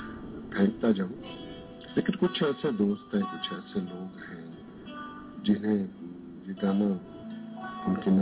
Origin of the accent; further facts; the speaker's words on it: Mianwali, Punjab, Pakistan; چونکہ میرا علاقہ پسماندہ علاقہ ہے, وہاں ابھی تک پینے کا پانی بھی صحیح طریقے سے میسر نہیں, اور بہت سے مسائل کے ساتھ ساتھ, تو میری یہ خواہش ہے کہ میں ہر خوبصورت چیز جو ہے وہ میاں والی بھیجوں